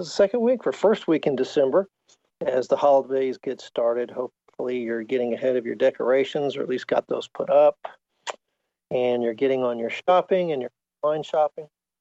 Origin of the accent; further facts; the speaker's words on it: Texas, United States; I'm from the South Texas area.